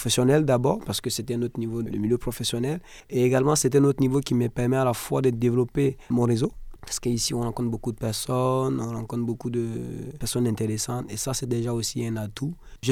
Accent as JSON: {"language": "French", "country": "Burkina Faso", "said": "C'est pas ce que nous connaissons chez nous au Burkina Faso où c'est beaucoup plus sec."}